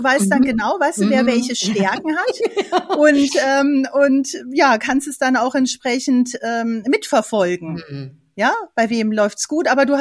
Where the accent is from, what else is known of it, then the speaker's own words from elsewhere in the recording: Karlsruhe, Baden-Württemberg, Germany; also ich komme ja aus Karlsruhe